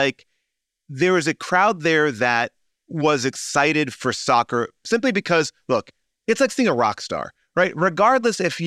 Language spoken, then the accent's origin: English; New York, United States; I'm a Yankee fan. I grew up in New York.